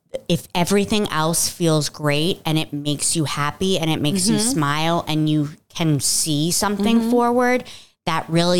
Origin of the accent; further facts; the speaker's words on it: Virginia, United States; And it's funny because I'm from Nova, Northern Virginia.